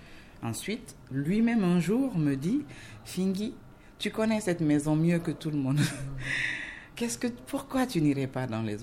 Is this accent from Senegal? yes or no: no; Fria, Boké, Guinea; Je suis née à Fria, où j'ai passé mon enfance et j'y ai passé aussi mes études donc primaires et secondaires. Ensuite, je suis venue à Conakry.